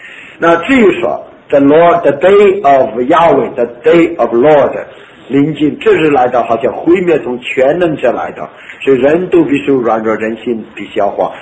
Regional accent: China; 我们中国人不讲大禹治水，就是那个时代不一定的。

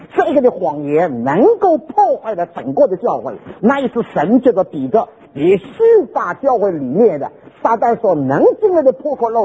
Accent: China; now in United States; 我们中国人在美国没有东西把我们中国人连接起来的。

